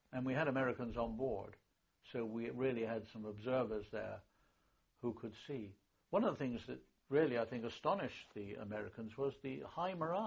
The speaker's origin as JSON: {"language": "English", "town": "Bristol", "region": "South West England", "country": "United Kingdom", "said": "I'm from Bristol"}